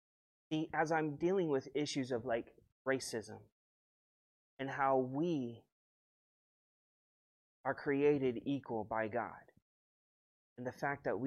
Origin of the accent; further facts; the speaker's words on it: California, United States; also born or lived in Long Beach; I am from the state of California, that I grew up in the Los Angeles County area, the fact that I live most of my life in Long Beach